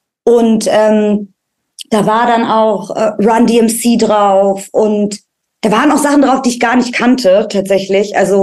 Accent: Berlin, Germany; ich bin in Kreuzberg groß geworden

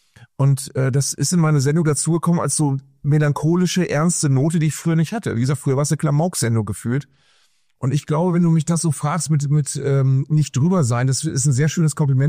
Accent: Germany; Gestern war eine Veranstaltung in der Nähe von Bremen, dem Ort, wo ich aufgewachsen bin

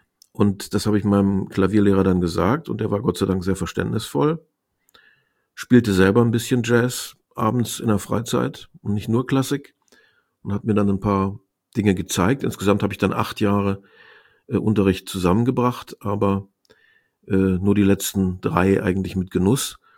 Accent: Osnabrück, Lower Saxony, Germany; Und da haben wir auch im Raum Osnabrück, wo ich aufgewachsen bin, ziemlich regelmäßig gespielt.

